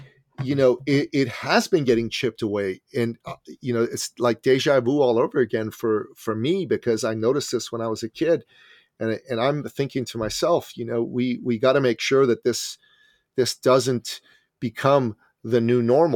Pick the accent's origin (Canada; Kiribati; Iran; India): Iran; moved away; I'm originally an immigrant from the Middle East. I'm a Christian from Iran, and I grew up during the Islamic Revolution. I was 11 years old in 1978